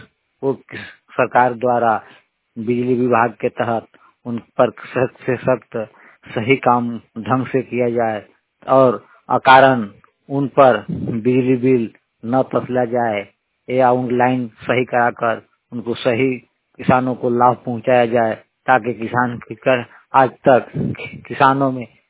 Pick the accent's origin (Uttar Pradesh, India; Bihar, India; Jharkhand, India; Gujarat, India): Jharkhand, India; Tubra; मैं झारखंड के पलामू डिस्ट्रिक्ट टूबरा गांव से हूँ।